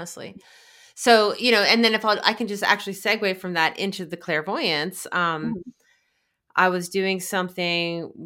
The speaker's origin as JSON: {"language": "English", "region": "the South", "country": "United States", "said": "I'm from the South, and that's what we say it down there."}